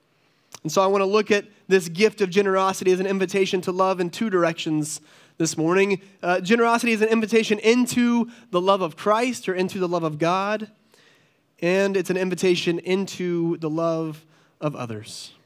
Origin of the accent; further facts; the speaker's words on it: North Carolina, United States; now in Connecticut, United States; One of our first years living in Connecticut, we're from North Carolina originally